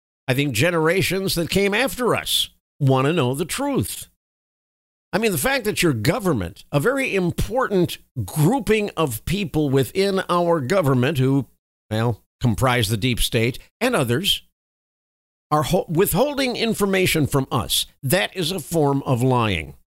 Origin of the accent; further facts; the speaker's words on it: Texas, United States; Now, remember, I'm a Texan.